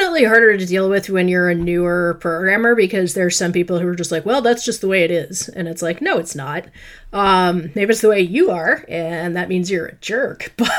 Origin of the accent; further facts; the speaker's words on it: Washington, District of Columbia, United States; moved away as an adult; also born or lived in Los Angeles, United States / Chicago, United States; now in Wisconsin, United States; So I live in Wisconsin. I am originally from Washington, D.C. So I was born and raised in D.C. I lived there until I was 18.